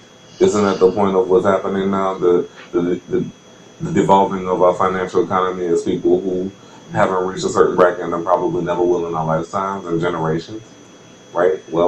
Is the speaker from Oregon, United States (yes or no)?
no; New Orleans, Louisiana, United States; now in Houston, United States; I'm from New Orleans. I'm a Katrina evacuate, and I went to those schools that you're talking about